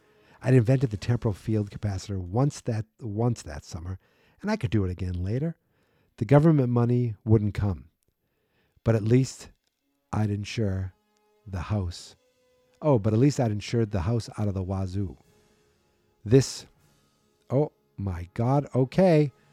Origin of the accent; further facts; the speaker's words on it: Massachusetts, United States; accent: Massachusetts; It'd be Peabody in Massachusetts. That's my Massachusetts accent.